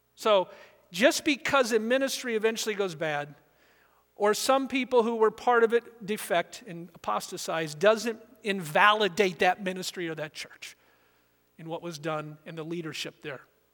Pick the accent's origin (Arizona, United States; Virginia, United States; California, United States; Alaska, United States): California, United States; She grew up in Boulder, Colorado. I grew up out in Southern California.